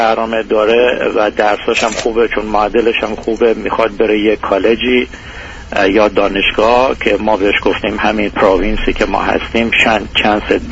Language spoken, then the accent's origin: Persian; Iran; moved away as an adult; مثل همه مرد ایرانی دیگه، چون من 38 سال از عمرم و در ایران بزرگ شدم، الان 15 سال فقط خارج از ایران هستم